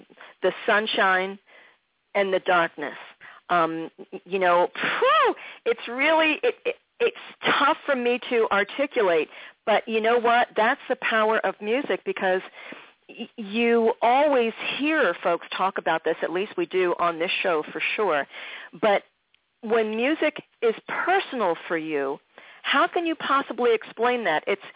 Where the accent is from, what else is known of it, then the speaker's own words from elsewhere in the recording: Philadelphia, Pennsylvania, United States; that everybody was talking about in Philadelphia, which is my hometown